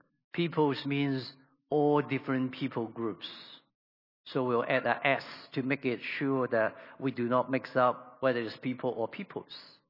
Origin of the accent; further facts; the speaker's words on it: Hong Kong; And there's many of us. I'm from Hong Kong. Now, I came south. I'm here.